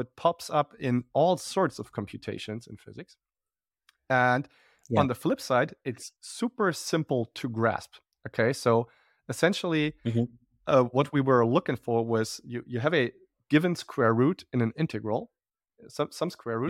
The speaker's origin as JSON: {"language": "English", "town": "Bonn", "region": "North Rhine-Westphalia", "country": "Germany", "tie": "born or raised there", "second_language": "English", "said": "And then I would go to a conference actually pretty close to my hometown in Bonn, which is a German city."}